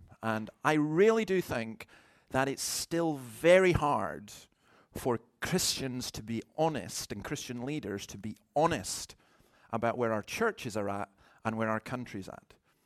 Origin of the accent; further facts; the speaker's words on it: Scotland, United Kingdom; I am a Scottish Calvinist.